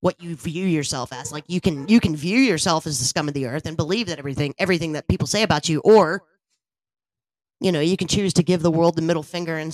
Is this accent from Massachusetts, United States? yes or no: yes; Boston, Massachusetts, United States; Now, we grew up in Boston.